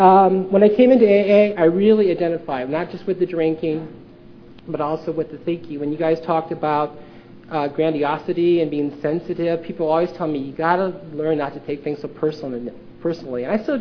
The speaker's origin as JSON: {"language": "English", "town": "Davenport", "region": "Iowa", "country": "United States", "tie": "born there", "said": "I was born in Davenport, Iowa."}